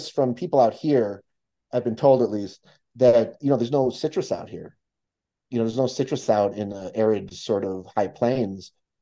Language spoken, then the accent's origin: English; Chicago, Illinois, United States; And I got to tell you, as a Chicagoan, and Chicago has amazing food that I grew up